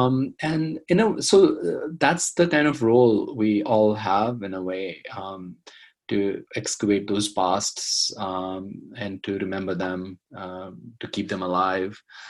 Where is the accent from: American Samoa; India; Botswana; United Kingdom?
India; Jammu and Kashmir; I grew up in Kashmir, and just like both of you, we have seen the 1990s